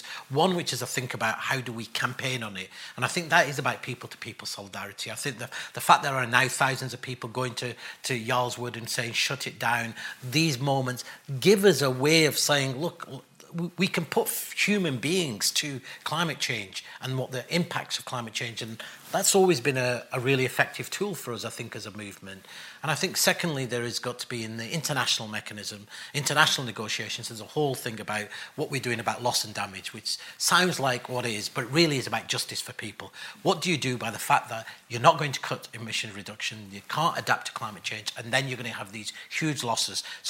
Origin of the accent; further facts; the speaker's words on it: North West England, United Kingdom; when aerospace in Lancashire, I forgot about Lucas Aerospace from my hometown.